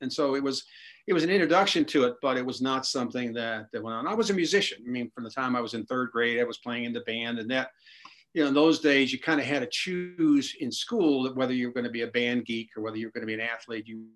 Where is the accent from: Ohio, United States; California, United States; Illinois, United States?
Illinois, United States; Chicago; I was a kind of a normal kid growing up in Chicago in the 50s and 60s.